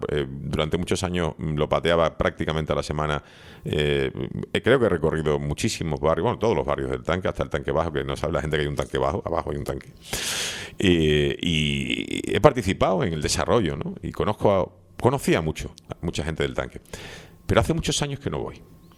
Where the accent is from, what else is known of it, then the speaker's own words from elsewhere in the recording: Santa Úrsula, Canary Islands, Spain; a un alcalde del norte de Tenerife, además del de mi pueblo, porque es mi alcalde.